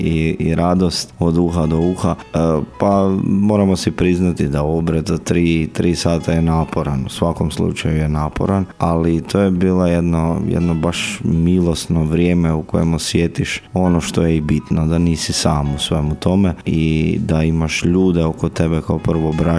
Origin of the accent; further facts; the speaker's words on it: Lobor, Krapina-Zagorje County, Croatia; dolazim iz Župe Sveta Ana Lobor.